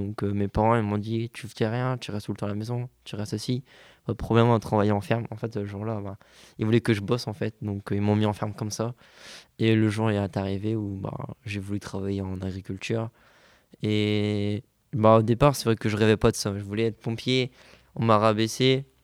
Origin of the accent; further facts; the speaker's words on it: Carnières, Hauts-de-France, France; j'ai 16 ans, je viens de Cambrai, exactement Carnières, c'est juste à côté.